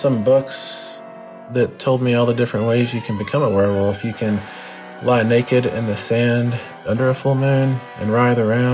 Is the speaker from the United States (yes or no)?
yes; Texas, United States; I grew up where I grew up in West Texas.